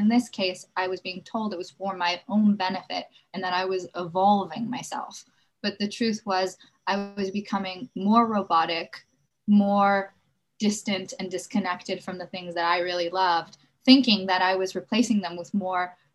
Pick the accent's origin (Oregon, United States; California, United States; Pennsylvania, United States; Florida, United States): California, United States; Los Angeles; Growing up in Los Angeles, you see a lot of bullshit.